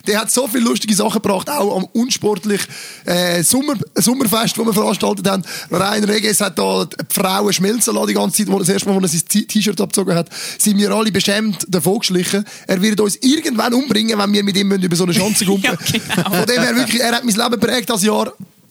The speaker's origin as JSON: {"language": "German", "region": "Zurich", "country": "Switzerland", "tie": "born or raised there", "said": "die man sich auch identifizieren konnte als Schweizer und Schweizer Sportfan. Vor allem ich, der in Wiedeken aufgewachsen bin"}